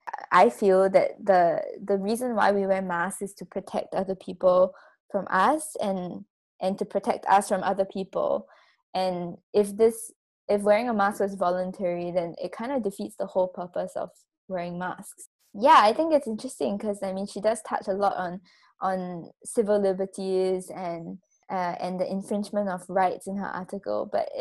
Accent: Singapore; for you and me, definitely growing up in Singapore, I mean, we follow so many rules.

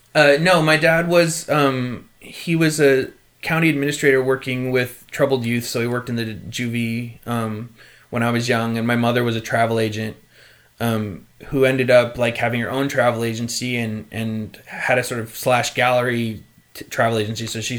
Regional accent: Mount Vernon, Iowa, United States; I was born in a small town in Iowa, Mount Vernon, Iowa. I grew up on a farm 4 miles outside that town.

